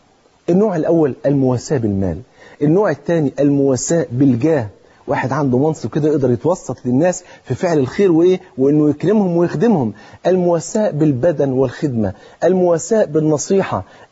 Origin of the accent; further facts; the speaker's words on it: Egypt; اللي هو المثل المصري اللي معروف عندنا في مصر